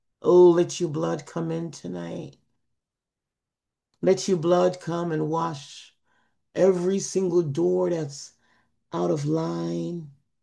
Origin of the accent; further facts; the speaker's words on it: Jamaica; if I would say my country, because I'm from Jamaica